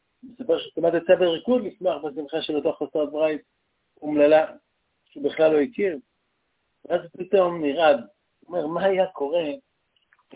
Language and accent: Hebrew; Haifa, Haifa District, Israel; גם אני הקטן כחיפאי, זכיתי להכיר אותו